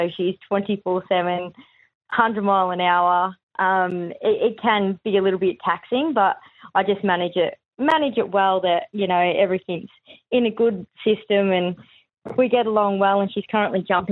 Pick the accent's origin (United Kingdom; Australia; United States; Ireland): Australia; Queensland; also born or lived in Victoria; So I was born in Victoria but grew up in Queensland and moved back down to my dad